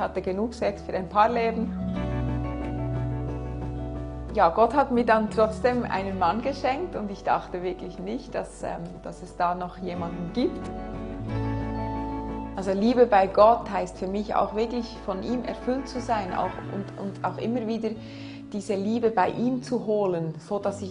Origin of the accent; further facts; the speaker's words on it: Bern, Switzerland; Ich bin 44 Jahre alt, ich komme aus Bern.